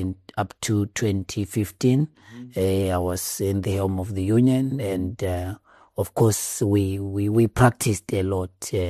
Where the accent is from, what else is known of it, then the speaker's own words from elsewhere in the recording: Bulawayo, Zimbabwe; So I was born in Chabalala, in Bulawayo. I went to school there in Mahlabezulu Primary School, and then went to Glock High School in the farm school.